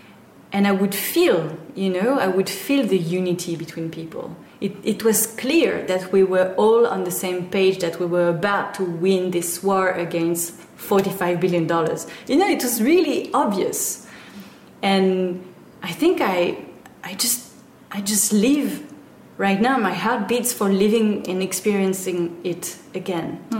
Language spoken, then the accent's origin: English; Paris, Île-de-France, France; English is a second language; now in Oroville, United States; growing up in Paris, I couldn't imagine that life was so beautiful and so blissful.